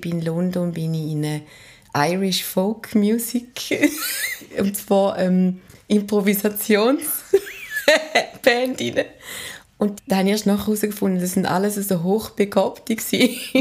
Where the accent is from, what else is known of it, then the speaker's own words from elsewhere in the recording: Frauenfeld, Thurgau, Switzerland; Ich bin in Frauenfeld aufgewachsen